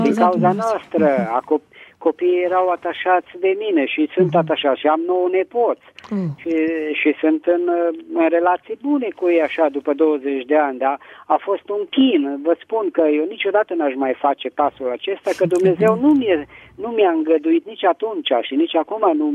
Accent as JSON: {"language": "Romanian", "town": "Petroșani", "region": "Hunedoara County", "country": "Romania", "said": "din Petroșani."}